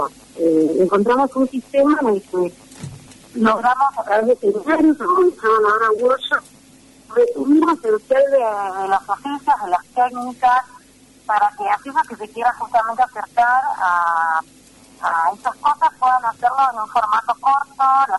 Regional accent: Comodoro Rivadavia, Chubut, Argentina; moved away as an adult; now in Buenos Aires, Argentina; yo me vine de Comodoro a estudiar a las 18 horas y bueno, ya me quedé acá en Buenos Aires

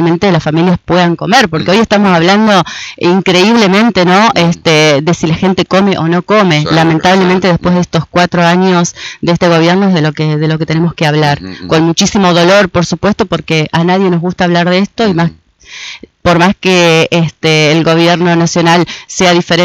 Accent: Feliciano, Entre Ríos, Argentina; mi familia hace muchos años, yo soy de Feliciano, y vinimos y nos instalamos acá

